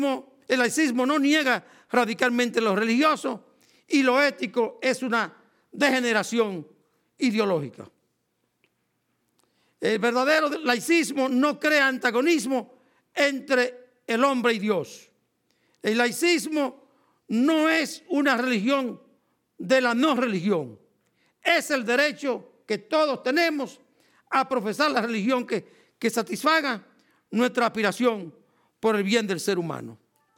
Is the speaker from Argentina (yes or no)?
no; Dominican Republic; soy un dominicano, pero que soy un dominicano religioso, soy un dominicano católico. Fui un seminarista de 6 años